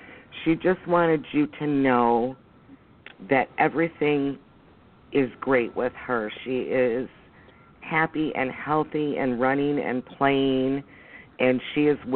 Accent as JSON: {"language": "English", "region": "Michigan", "country": "United States", "lives_now": "Ohio, United States", "said": "I'm going to be going back to Ohio, to Michigan very soon. I'm from the Downriver area. I'm looking in the Newport area."}